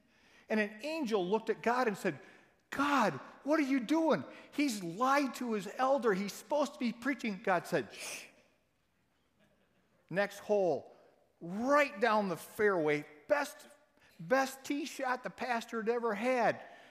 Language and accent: English; Holland, Michigan, United States; I'm from Holland, Michigan, and it's a privilege to be with you today.